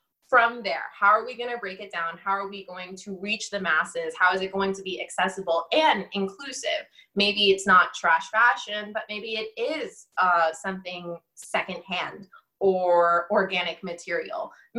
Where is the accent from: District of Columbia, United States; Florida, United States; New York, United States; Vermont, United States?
Florida, United States; Orlando; So like, again, Orlando's my hometown, Disney's in my heart.